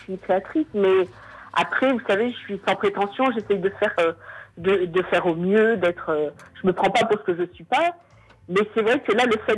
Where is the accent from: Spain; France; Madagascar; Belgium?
France; born there; moi je viens d'une région, je suis née en France, mais dans la région d'où je suis, très peu de gens savaient dire lecture. Je suis la première de la famille à avoir fait des études